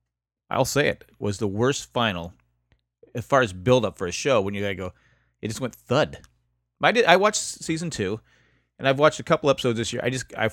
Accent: San Diego, California, United States; You know, I'm from San Diego.

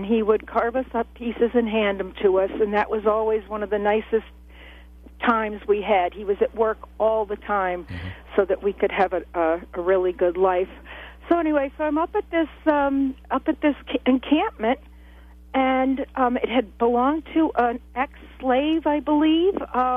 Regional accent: Mount Vernon, New York, United States; also born or lived in Vermont; but I was brought up outside of New York City in a very large town, Mount Vernon, New York.

